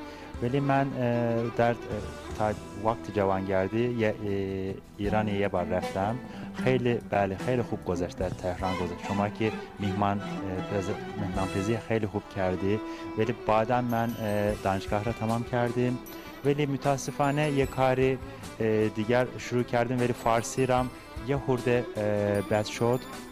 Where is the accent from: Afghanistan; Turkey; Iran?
Turkey; Ankara; born there; Persian is a second language; بله اهل ترکیه هستم.